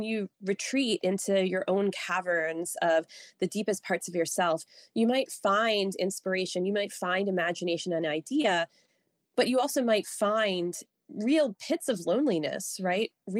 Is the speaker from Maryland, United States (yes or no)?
yes; Maryland, United States; now in Wisconsin, United States